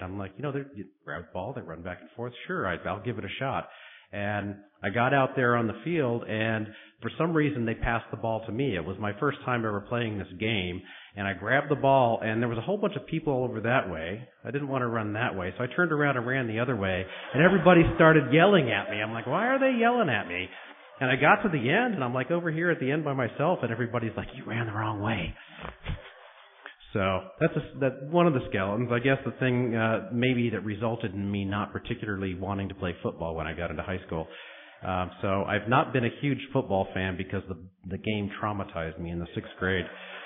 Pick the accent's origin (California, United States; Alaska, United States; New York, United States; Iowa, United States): Alaska, United States; I was born and raised in Alaska